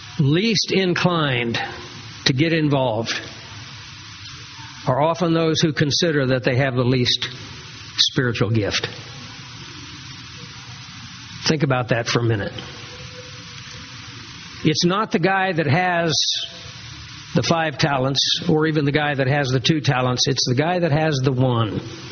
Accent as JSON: {"language": "English", "region": "Kansas", "country": "United States", "tie": "born or raised there", "said": "I had an opportunity to go back to the area that I grew up in Chase County, Kansas, and to see my Sunday school teacher."}